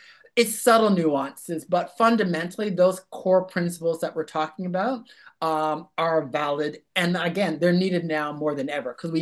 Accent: Toronto, Ontario, Canada; now in Sydney, Australia; I'm originally from Toronto

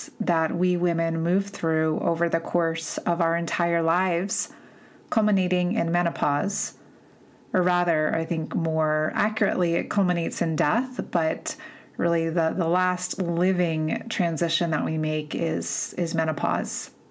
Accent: East Coast, United States; I'm from the East Coast originally, so I just have a sense of that East Coast beginning of spring feeling.

